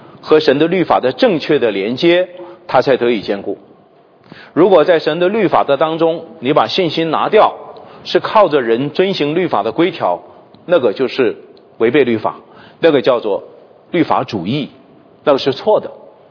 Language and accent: Chinese; China; 我们中国人整个对救恩的认识时间非常的短的